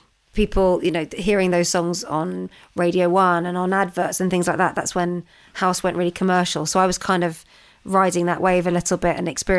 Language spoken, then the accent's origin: English; London, United Kingdom; I was growing up in London.